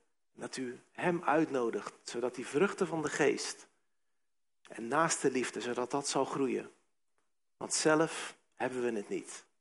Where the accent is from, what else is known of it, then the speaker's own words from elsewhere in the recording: South Holland, Netherlands; En ik kom zelf uit de Hoekse Waard. Nou, dat is een beetje een streek.